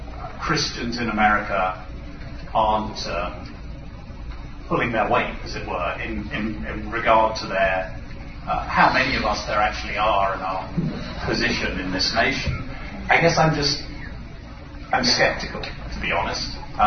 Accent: United Kingdom; I grew up in Britain where well under 10% of the population goes to church regularly.

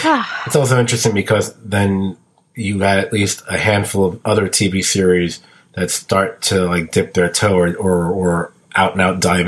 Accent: Brooklyn, New York, United States; When I was a kid, on the next block from where I lived, and I grew up in Brooklyn, of course, there was this place that we called Dead Man's Alley.

